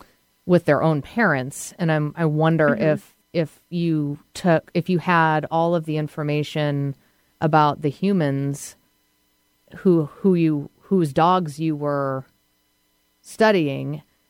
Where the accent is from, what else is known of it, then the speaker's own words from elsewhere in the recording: New England, United States; I'm from New England, so definitely check that out.